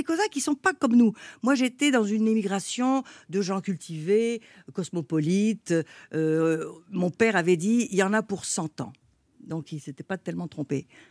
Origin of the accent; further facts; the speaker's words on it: France; born there; moi je suis née en France, je suis fille d'émigrés, on était très pauvres.